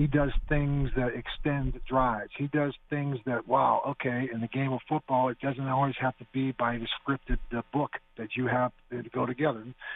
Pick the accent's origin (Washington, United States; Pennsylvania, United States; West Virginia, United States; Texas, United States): Pennsylvania, United States; Pittsburgh; I'm a normal guy. I grew up in Pittsburgh.